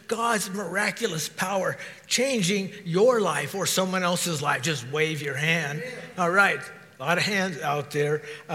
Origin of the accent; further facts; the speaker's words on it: Idaho, United States; also born or lived in California; So my parents were born and bred in Idaho, and so I came back to Idaho after 6 months. But anyway, I still have that California birth certificate.